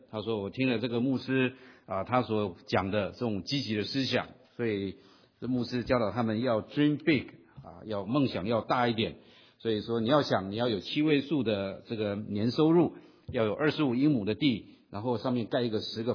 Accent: China; 换成我们中国人普通话，就是上天帮助那些愿意帮助自己的人。

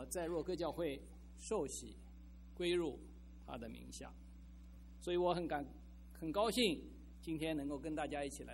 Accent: Shanghai, China; 那我是在出生在上海的一个基督教的家庭

